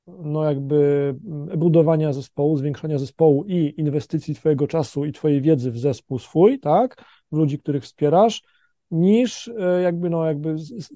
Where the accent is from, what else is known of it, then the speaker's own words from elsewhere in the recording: Szczecin, West Pomeranian Voivodeship, Poland; bo ja jestem ze Szczecina